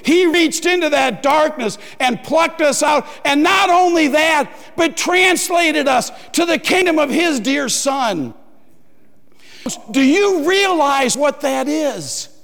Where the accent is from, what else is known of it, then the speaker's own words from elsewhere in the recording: Davenport, Iowa, United States; Now, growing up in Davenport, we lived near a town called Muscatine.